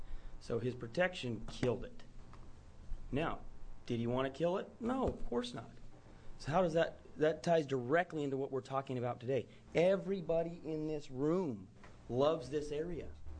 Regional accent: Idaho, United States; I'm from Idaho, just over the border in Owyhee County

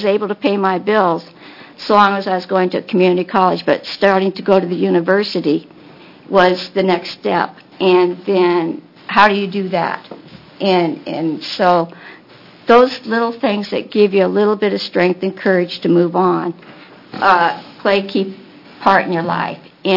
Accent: Oregon, United States; I grew up here in the Willamette Valley on a farm that my parents started from scratch

